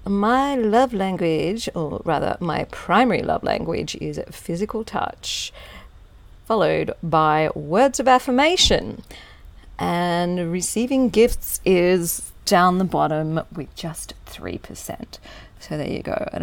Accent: Australia; Are you from New Zealand? No, I am not. I am from Australia.

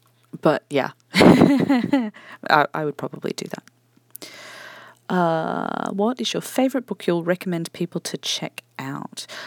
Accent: Australia; I am Australian and cunt is just a word. I have a small subset of friends who are extremely bogan Australians that I went to university

